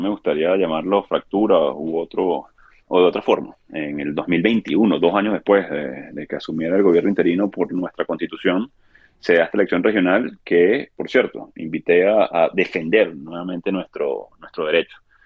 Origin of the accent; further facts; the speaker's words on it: Venezuela; now in Colombia; No esperé ese trato en Colombia, honestamente. Es un país que ha hablado del trato humano, digno, pero me tocó, como millones de venezolanos, insisto, pedir, digamos, protección.